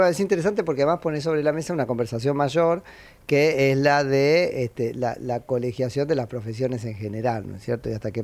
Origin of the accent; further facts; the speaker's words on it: San Andrés de Giles, Buenos Aires Province, Argentina; yo siempre soy de San Andrés de Giles